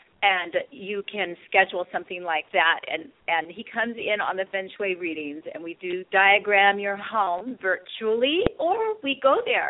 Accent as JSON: {"language": "English", "region": "Hawaii", "country": "United States", "said": "I'm from Hawaii, and so I have a huge ohana there"}